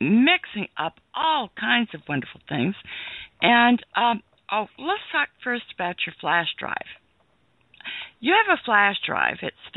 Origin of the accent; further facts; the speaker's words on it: California, United States; I grew up in California.